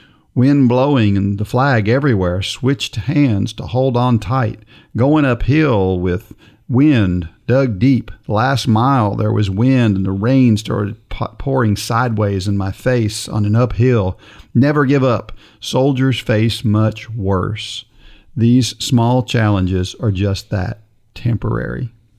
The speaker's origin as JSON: {"language": "English", "region": "New Jersey", "country": "United States", "tie": "born or raised there", "said": "And I grew up in New Jersey when I was a kid, you know."}